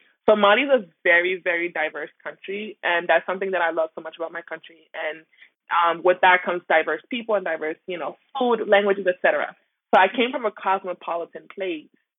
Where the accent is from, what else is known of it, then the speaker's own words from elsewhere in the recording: New York City, New York, United States; Like my accents are a combination of all the languages I speak. And also growing up in the Bronx, I picked up Spanish.